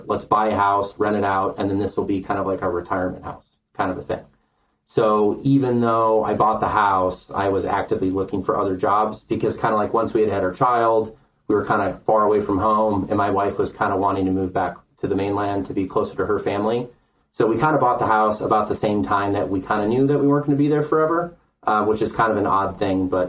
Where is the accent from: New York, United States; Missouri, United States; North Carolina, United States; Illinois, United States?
Illinois, United States; And where I grew up in the Midwest, I grew up in Lake County, Illinois, and the property taxes are like 3, 4, maybe sometimes 5%.